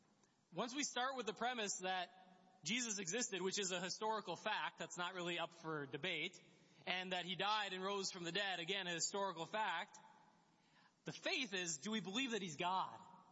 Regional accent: Brainerd, Minnesota, United States; now in Grand Rapids, United States; I grew up in Brainerd

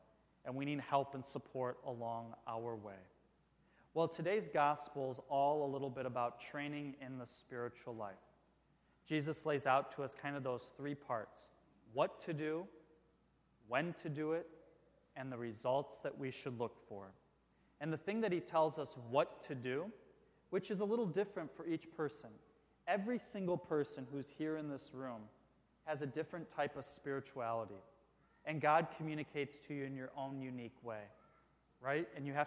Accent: Ohio, United States; I'm from Northwest Ohio where things are flat.

